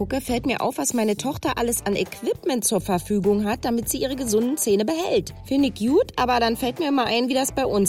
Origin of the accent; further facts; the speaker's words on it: East Germany, Germany; Ich komme ja aus dem Osten